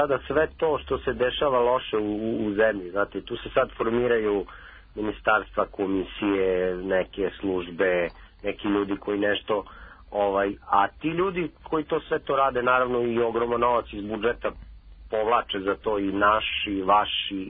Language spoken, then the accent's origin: Serbian; Serbia; Mi smo svi sa Balkana prilično, da kažem, radikalni. Mi smo Srbi.